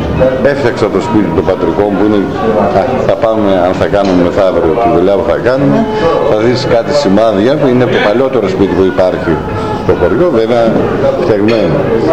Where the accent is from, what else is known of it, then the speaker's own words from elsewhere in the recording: Kormista, Central Macedonia, Greece; Κατάγομαι από την Κορμίστα.